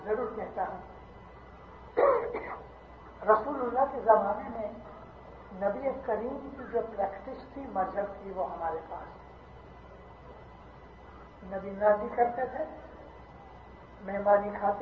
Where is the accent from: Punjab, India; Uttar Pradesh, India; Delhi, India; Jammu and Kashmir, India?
Punjab, India; Amritsar; born there; میں امرتسر میں پیدا ہوا ہوں